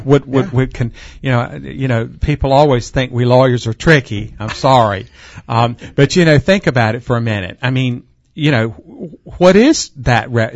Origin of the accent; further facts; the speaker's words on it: Morehead City, North Carolina, United States; born there; I was born in Morehead City. I'm pretty much a North Carolina resident.